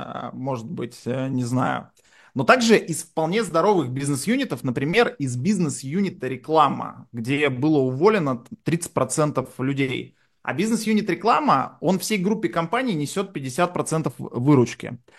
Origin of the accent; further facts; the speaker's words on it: Yekaterinburg, Sverdlovsk Oblast, Russia; допустим, я из Екатеринбурга, и там сотрудник из Екатеринбурга, мы там раньше жили